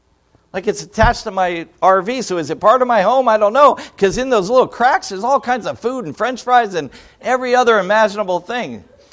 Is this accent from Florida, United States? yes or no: yes; Florida, United States; I grew up in South Florida, and I never grew up to be, I don't know what you would call it.